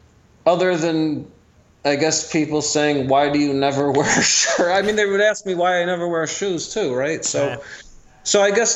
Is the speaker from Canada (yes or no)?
no; New York, United States; now in Los Angeles, United States; for those who don't know, I'm from the New York area, all that, so I know about cold and snow and all that stuff.